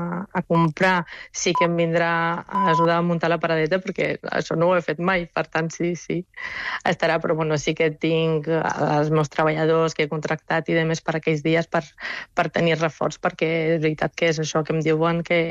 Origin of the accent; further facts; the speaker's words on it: Bulgaria; now in Barcelona, Spain; Jo soc búlgara, però ja porto 24 anys vivint a Barcelona i bueno, soc més d'aquí que d'allà.